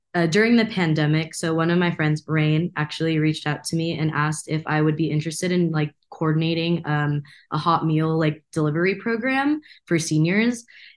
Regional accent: Pasadena, California, United States; So I grew up in Pasadena, but I wasn't involved in the Pasadena Japanese American community at all because I didn't do that.

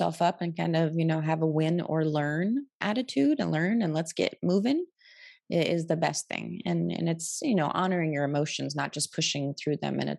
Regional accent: New York City, New York, United States; moved away; that was the big thing when I left New York. My identity was, I'm a New Yorker and I'm the founder of this nonprofit.

